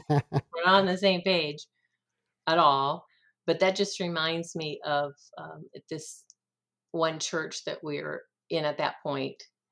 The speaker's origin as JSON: {"language": "English", "region": "Iowa", "country": "United States", "tie": "born there", "said": "And he was born in Washington, D.C., and I was born in Iowa. So I call him my twin."}